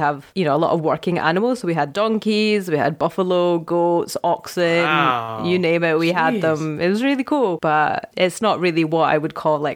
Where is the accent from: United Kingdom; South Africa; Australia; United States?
United Kingdom; I know, but we're British, so you say what you're not going to do, but you actually do that, you know.